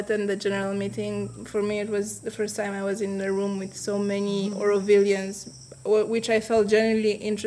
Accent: Romania

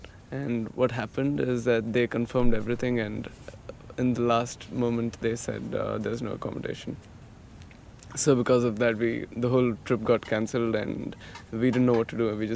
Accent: Hyderabad, Telangana, India; I'm from Hyderabad.

